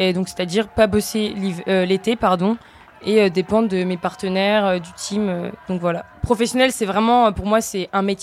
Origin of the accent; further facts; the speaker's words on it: Grand Est, France; je suis originaire des Vosges. Et ça fait quelques années que j'habite en Savoie, en dessous Courchevel.